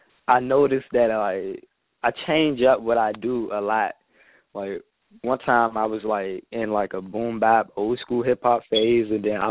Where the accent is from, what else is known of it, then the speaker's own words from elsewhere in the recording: Washington, District of Columbia, United States; I am from Washington, D.C.